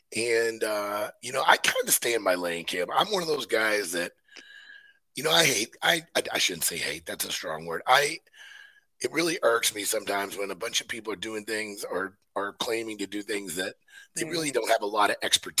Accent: Missouri, United States; moved away; but I'm from Missouri. So until I moved here, I had a hard time letting bulls go by.

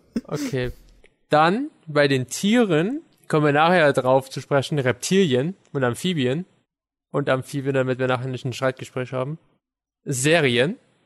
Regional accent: Chemnitz, Saxony, Germany; Ich komme ja aus Chemnitz.

